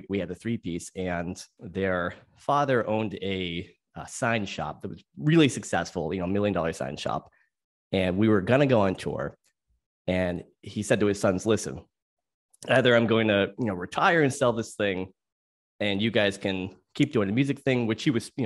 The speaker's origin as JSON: {"language": "English", "region": "Massachusetts", "country": "United States", "said": "I am from Western Massachusetts"}